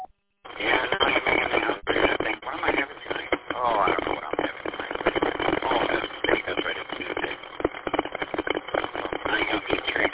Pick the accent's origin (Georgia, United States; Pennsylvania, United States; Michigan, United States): Michigan, United States; Clinton Township; Yeah, I grew up at 16 in Gratiot, which is now Clinton Township, but it was a part of Mount Clemens in a way, I guess.